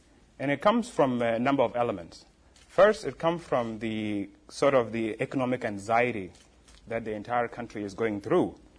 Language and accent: English; Jonglei, South Sudan; And last week I was in my home state, in Jonglei State.